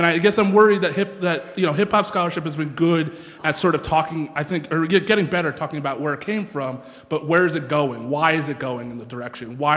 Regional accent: Philadelphia, Pennsylvania, United States; It was hip hop, and it was from and I was from Philadelphia. I grew up with it, and it was a Philadelphia experience.

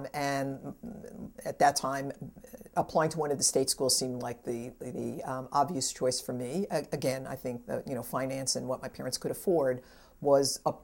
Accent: New York, United States; I grew up mostly on Long Island, so I was used to being in a metropolitan area, but probably didn't suffer from the anxiety of growing up in a real city, real urban environment.

